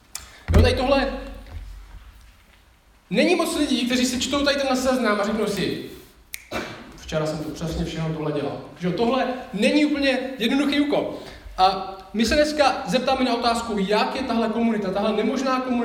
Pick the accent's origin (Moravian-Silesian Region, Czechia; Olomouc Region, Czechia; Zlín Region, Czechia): Olomouc Region, Czechia; Šumperk; jak už bylo řečeno, tak jsem ze Šumperka a žiju tam s manželkou, která se jmenuje Lída.